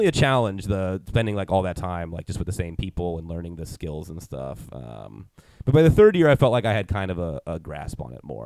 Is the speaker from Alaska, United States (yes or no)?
no; Massachusetts, United States; And then, so there's theater where I grew up in the Berkshires